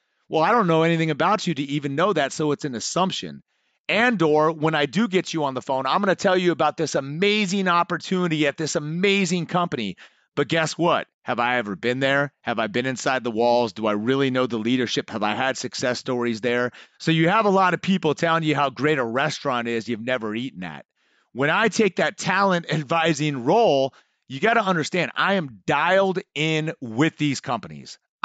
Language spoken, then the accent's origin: English; California, United States; now in Arizona, United States; I'm originally from the Bay Area, came out here to go to ASU, played college basketball.